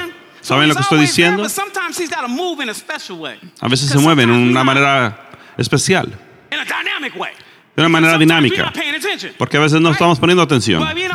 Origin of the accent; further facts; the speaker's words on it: Los Angeles, California, United States; Yo estoy aquí, vengo de Los Ángeles. Muchas personas piensan que soy del sur. No sé por qué. ¿Hay algo? ¿Tengo acaso algún acento? A veces me dicen, no creo que seas de la ciudad